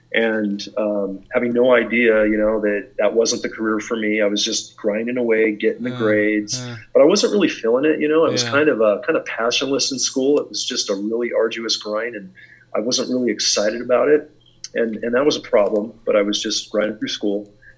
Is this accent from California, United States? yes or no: yes; California, United States; basically, I grew up in the Silicon Valley of California in those foothills just as a diehard outdoorsman.